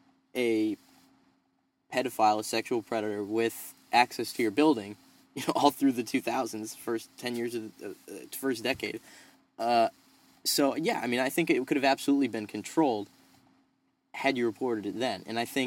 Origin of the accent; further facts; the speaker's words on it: Pennsylvania, United States; I grew up in Pennsylvania, nowhere near the Penn State football program, well, like 2.5 hours away from Penn State